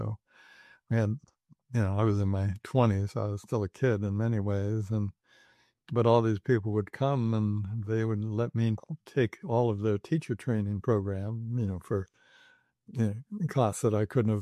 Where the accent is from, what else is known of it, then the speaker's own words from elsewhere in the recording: Northwest, United States; because I grew up in the Northwest, you know, clamoring through the woods and playing and everything.